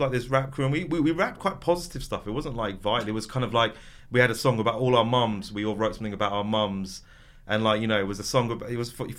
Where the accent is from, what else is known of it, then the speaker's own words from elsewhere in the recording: United Kingdom; I'm British, but I'm not really British. I'm Pakistani, but I'm not really Pakistani. I'm like Muslim, but am I really Muslim?